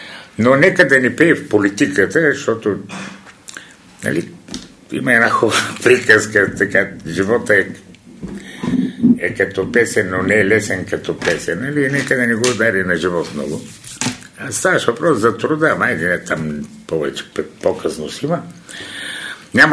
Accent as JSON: {"language": "Bulgarian", "town": "Haskovo", "region": "Haskovo Province", "country": "Bulgaria", "said": "Сега първо аз съм от Хасково"}